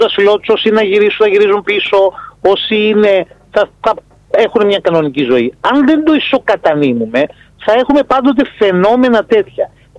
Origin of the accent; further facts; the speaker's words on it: Peloponnese, Greece; Να σας πω εγώ στην περιοχή μου, εγώ είμαι από την Πελοπόννησο